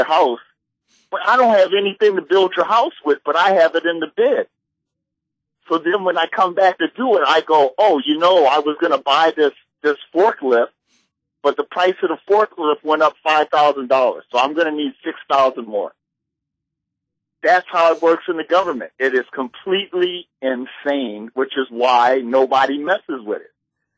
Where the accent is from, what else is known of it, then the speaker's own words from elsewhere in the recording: Baltimore, Maryland, United States; now in Hawaii, United States; I love Hawaii. I'm from Baltimore. Believe me, I love Hawaii.